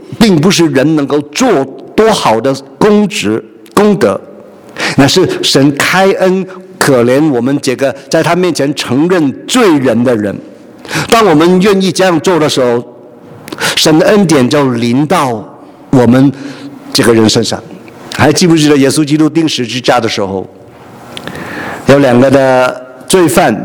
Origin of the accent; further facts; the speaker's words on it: China; 好像我们中国人来一个的观念，人死如灯灭这个观念